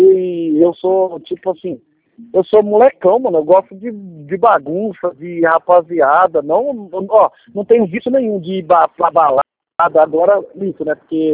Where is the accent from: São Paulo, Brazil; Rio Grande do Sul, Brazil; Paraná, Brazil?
São Paulo, Brazil; Jacareí; Eu sou de Jacareí, né?